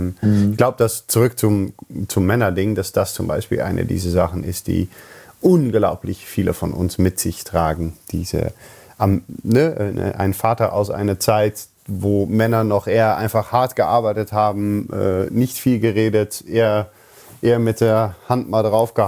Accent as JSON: {"language": "German", "country": "Netherlands", "said": "ich bin halt Holländer."}